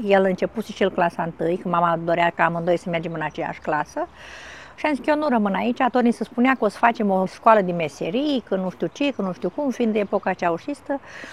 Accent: Suceava, Suceava County, Romania; în 66, venit într-un universul ăsta, într-o zi sfântă, noaptea de înviere. Sunt din Suceava, sunt mamă și bunică.

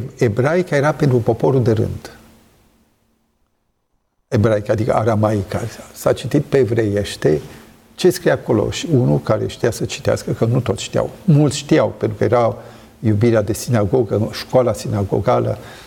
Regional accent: Sibiu, Sibiu County, Romania; sunt sibian și zona aceea a Sibiului care este foarte germană, cu satele specifice, Apold, Cristian, sunt multe sate, le știu și numele german, numele românesc e diferit.

